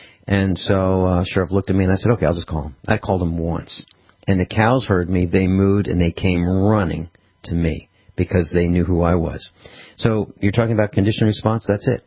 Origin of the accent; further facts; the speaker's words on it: Virginia, United States; now in Missouri, United States; It's different from all the other farmers here in Missouri, because I came from Virginia and I use more of a Virginia call.